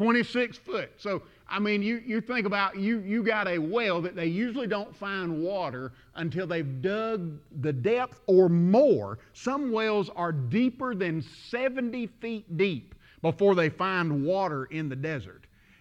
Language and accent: English; the South, United States; growing up in the South, here's something that I heard a lot, that's daddy's money.